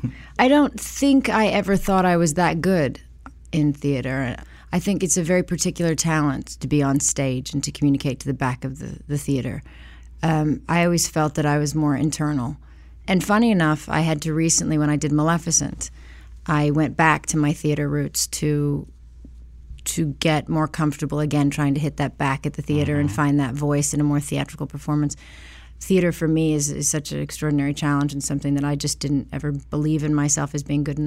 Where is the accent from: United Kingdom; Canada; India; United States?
United States; Hollywood, California; born there; Mine is ridiculously Hollywood. I was born in Hollywood, Cedars-Sinai.